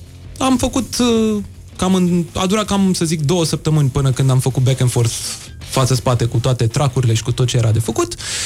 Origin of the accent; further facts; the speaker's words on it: Romania; Am scris pe internet, salut … din România.